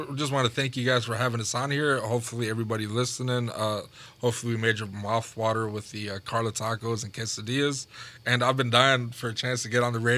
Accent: Chicago, Illinois, United States; For the most part, I've visited Mexico a lot. I have a lot of family over there, but I'm born and raised in Chicago, so I wouldn't know how to tell you exactly.

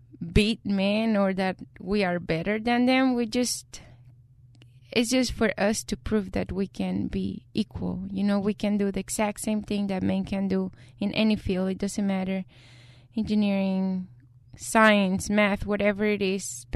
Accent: Mexico; English is a second language; moved away as an adult; now in United States; I was born and raised in Mexico. I started playing tennis when I was 5 years old.

